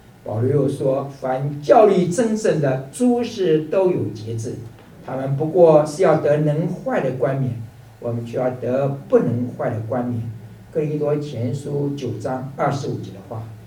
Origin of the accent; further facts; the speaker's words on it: China; 勤劳，我想我们中国人最了解了，中国是农业社会